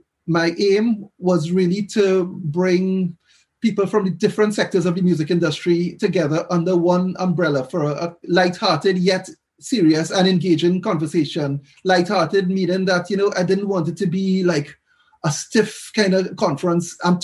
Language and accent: English; Trinidad & Tobago; moved away as an adult; now in United Kingdom; I'm actually from Trinidad in the Caribbean. And I've been in the UK since October 2019.